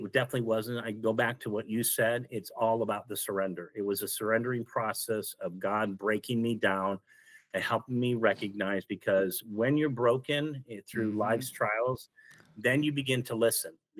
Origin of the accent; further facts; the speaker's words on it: Carbondale, Illinois, United States; I grew up in Illinois in Carbondale, which is a southern part.